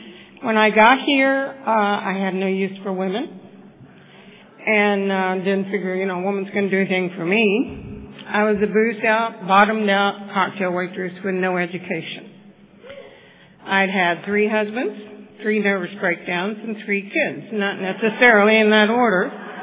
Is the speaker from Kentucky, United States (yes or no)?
no; Texas, United States; Born and raised in South Texas, got sober in San Diego, did a lot of partying in San Diego.